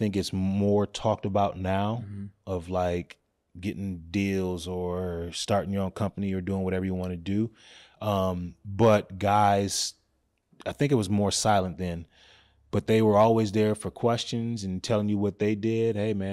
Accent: Minneapolis, Minnesota, United States; because the reality of I'm from North Minneapolis, but there's a North Minneapolis in every state.

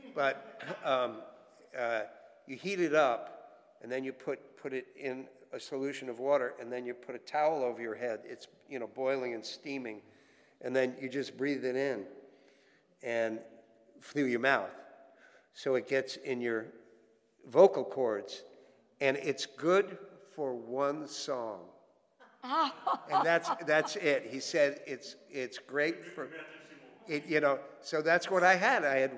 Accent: New York City, New York, United States; The horses knew that I was from New York City and I didn't know anything about horses

